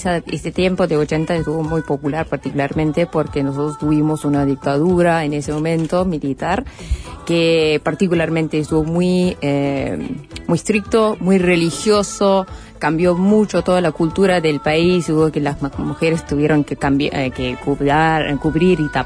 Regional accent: Saudi Arabia; also born or lived in Pakistan; Así que casi que tenía un mes cuando llegué en Arabia Saudita, y de ahí hasta 17 años de mi vida.

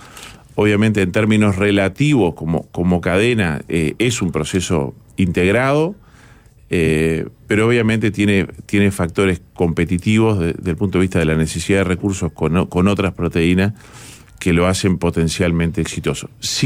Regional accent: Uruguay; yo soy como buen uruguayo

